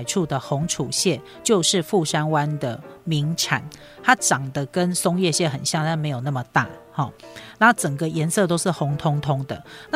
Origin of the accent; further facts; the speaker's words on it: Taiwan; 你一定不可能这样把它像我们台湾人当成汤在喝，它一定就是配饭。